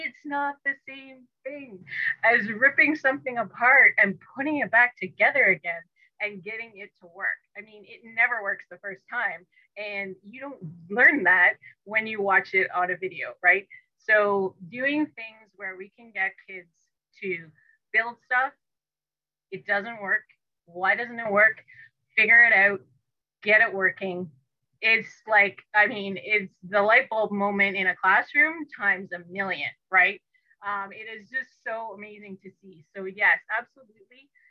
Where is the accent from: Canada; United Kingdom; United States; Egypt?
Canada; Toronto, Ontario; I grew up in Toronto in the West End, So the Ontario Science Center was like, I was constantly pestering my parents to take me to whenever I could.